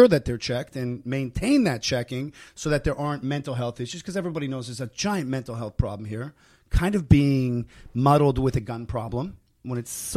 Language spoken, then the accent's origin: English; United States; We founded this whole country. And I'm American.